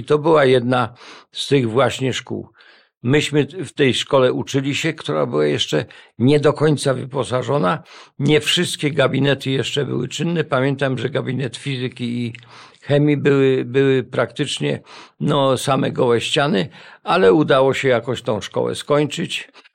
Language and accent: Polish; Warsaw, Masovian Voivodeship, Poland; born there; Dokładnie nie pamiętam, co mi było, ale podobno urodziłem się w szpitalu